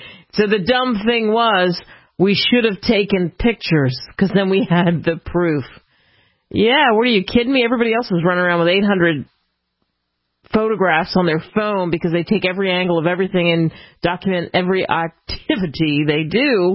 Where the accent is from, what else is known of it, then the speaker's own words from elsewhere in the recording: Idaho, United States; We are from Idaho.